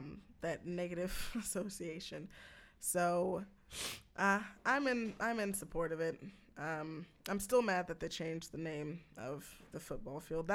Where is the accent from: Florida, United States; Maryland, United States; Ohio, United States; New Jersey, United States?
Ohio, United States; Cleveland; right now I'm from Cleveland, Ohio.